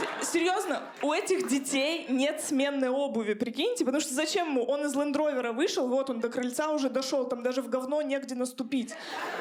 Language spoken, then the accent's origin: Russian; Chelyabinsk, Chelyabinsk Oblast, Russia; Я из Челябинска, я вот в этом своем ублюдском дворе в Челябинске очень многому научилась, правда.